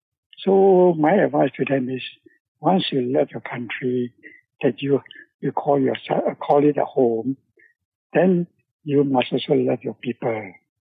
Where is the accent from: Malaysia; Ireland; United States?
Malaysia; Then we can call ourselves a Malaysian. Otherwise, no point carrying a passport and telling people I'm a Malaysian